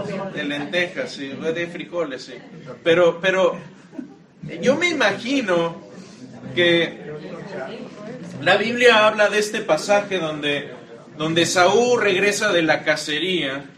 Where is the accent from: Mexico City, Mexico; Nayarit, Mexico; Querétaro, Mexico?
Querétaro, Mexico; Yo en donde crecí, en Querétaro, no hay mucho que cazar.